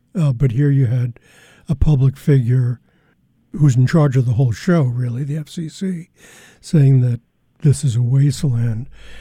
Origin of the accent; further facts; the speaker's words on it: New York, United States; Yeah, when I was a kid growing up in New York in the 50s